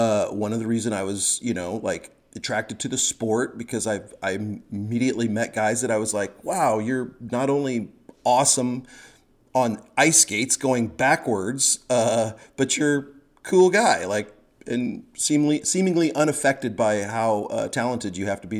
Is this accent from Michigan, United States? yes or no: no; Los Angeles, California, United States; and then a fan of the Kings, my hometown. I lived in L.A. for 20-whatever years